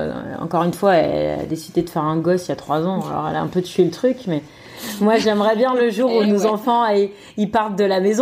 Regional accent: France; Pour le coup, nous, on est beaucoup de Français dans le coin.

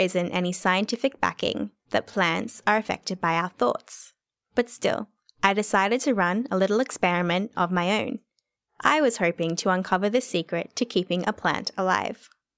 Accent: Sydney, New South Wales, Australia; When I was a kid, growing up in Sydney, I had a favourite tree.

